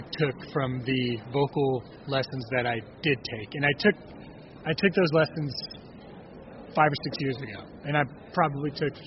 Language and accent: English; Houston, Texas, United States; born there; I was born in Houston. And went to the University of Texas for college.